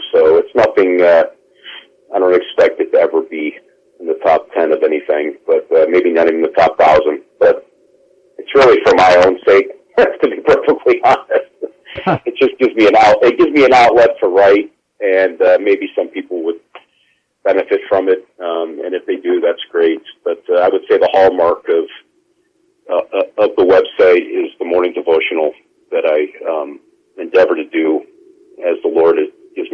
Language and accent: English; Rochester, New York, United States; I was born and raised in Rochester, which is a city county of about 1.5 million people